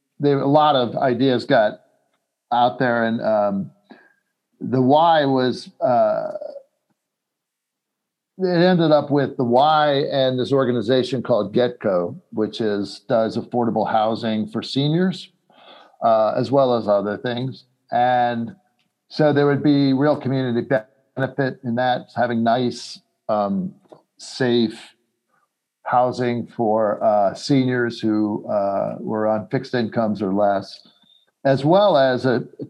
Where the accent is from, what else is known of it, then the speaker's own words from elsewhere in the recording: Flushing, New York, United States; now in Baltimore, United States; Well, the New York Mets. I'm from Flushing, New York. I don't know how much more Met you can get there.